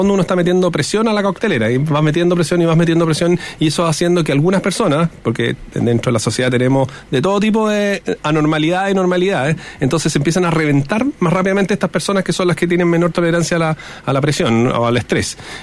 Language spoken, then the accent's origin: Spanish; Chile; Nosotros como chilenos ya tenemos más metido en la cabeza el que yo y mi esfuerzo es quien me va a premiar.